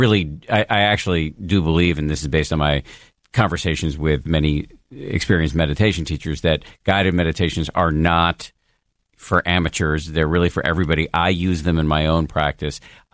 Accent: Maine, United States; accent: Maine; I won't else spare you my Maine accent because it's terrible.

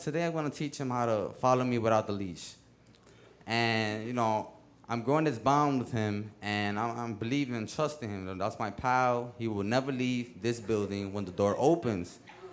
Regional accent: Bronx, New York, United States; Growing up in the Bronx is not easy, man, you know?

